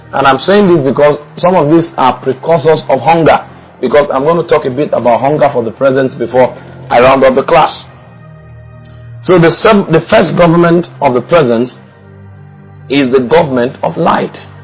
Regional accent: Nigeria; I am a Nigerian.

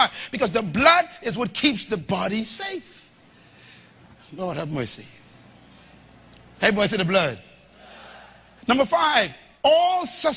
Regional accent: Baytown, Texas, United States; but I was brought up in Baytown.

